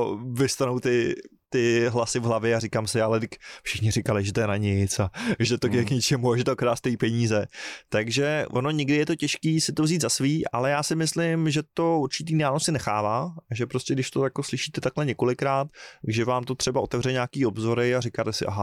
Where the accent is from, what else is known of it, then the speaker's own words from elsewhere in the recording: Bohemia, Czechia; born there; vlastně to, že jsem se narodil v Čechách, už je náhoda sama o sobě